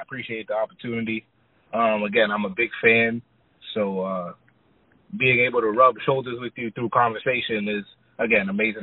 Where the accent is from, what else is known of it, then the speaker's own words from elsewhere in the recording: Boston, Massachusetts, United States; now in Lowell, United States; So I was born and raised in Boston, like Boston City proper. I currently live and work in a city called Lowell, Massachusetts, which is like 40 minutes north of Boston.